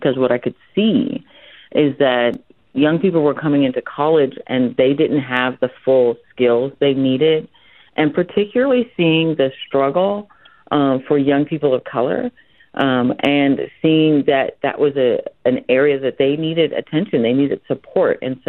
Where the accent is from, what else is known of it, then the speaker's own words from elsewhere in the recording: California, United States; I grew up in the Bay Area and came to the area first in Santa Barbara.